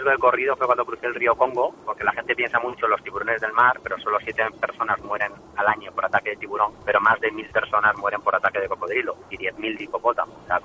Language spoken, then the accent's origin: Spanish; Alicante, Valencian Community, Spain; viví muchos años en mi infancia en Alicante